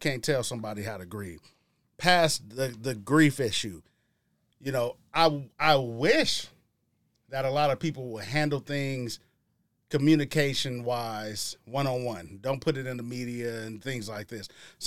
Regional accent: Mississippi, United States; And growing up in Mississippi too, because we listen to a lot of New Orleans.

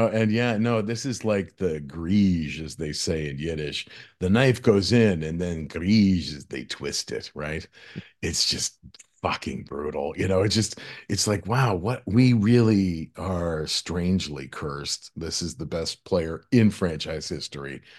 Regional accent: Buffalo, New York, United States; I am that 12-year-old kid from Buffalo. And I said, "No, I didn't, but I'm from Buffalo."

